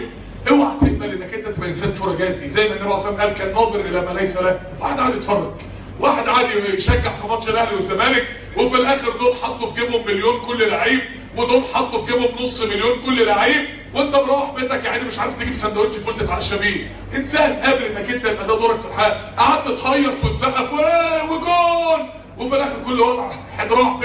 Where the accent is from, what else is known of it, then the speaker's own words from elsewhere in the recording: Mansoura, Dakahlia, Egypt; انا طبعا ايام ما كنت في ثانوي ما كانش في حاجه اسمها كمبيوتر اصلا عندنا في المنصوره،